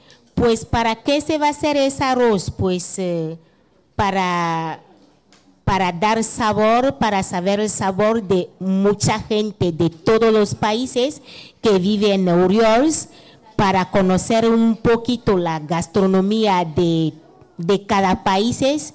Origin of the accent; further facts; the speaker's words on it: Togo; soy de Togo y un poco más.